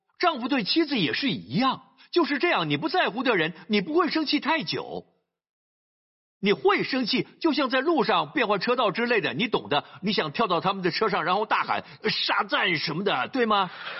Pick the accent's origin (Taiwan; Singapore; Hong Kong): Singapore; born there; also born or lived in Malaysia; 我们都在不同的地方长大。我在新加坡出生，是新加坡公民，但有八年时间我父亲在马来西亚工作